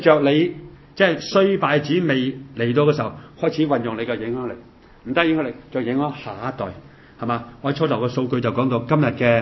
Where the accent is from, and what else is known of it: China